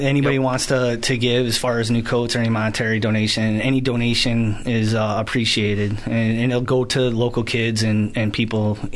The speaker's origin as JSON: {"language": "English", "town": "Mount Morris", "country": "United States", "tie": "born or raised there", "said": "I grew up in Mount Morris, went to school at Newman, and it's I love the area."}